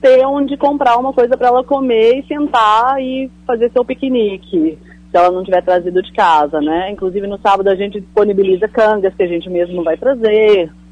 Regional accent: Belo Horizonte, Minas Gerais, Brazil; now in São Paulo, Brazil; eu sou daqui, né, de BH, moro em São Paulo há 12 anos.

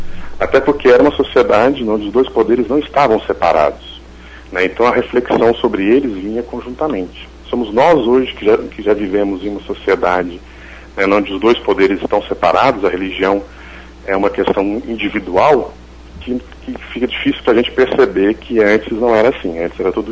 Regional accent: Minas Gerais, Brazil; Então, eu me formei aqui na UFMG, né, sou de Minas Gerais, e quando eu terminei eu fui para a Itália.

